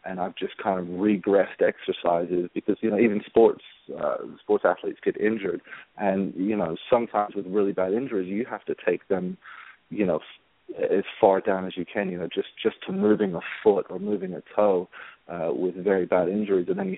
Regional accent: Atlanta, Georgia, United States; moved away as an adult; also born or lived in Decatur / England; I'm actually from Decatur, Georgia. I grew up in Atlanta. And then after graduating high school, I took off to England, where I also have family.

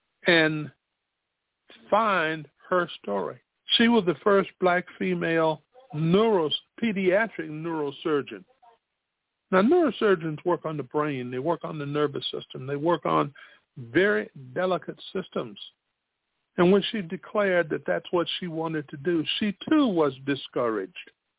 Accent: Spartanburg, South Carolina, United States; When I attended college, there is a college in my hometown, Spartanburg, South Carolina, that was for men, Wofford College.

